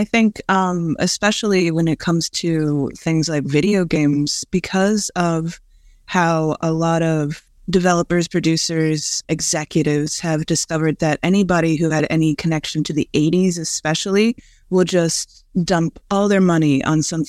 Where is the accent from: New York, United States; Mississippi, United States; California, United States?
California, United States; San Francisco; also born or lived in Los Angeles; I'm originally from San Francisco. My father's from Dublin, and we moved back and forth a lot of the time. But when we were still living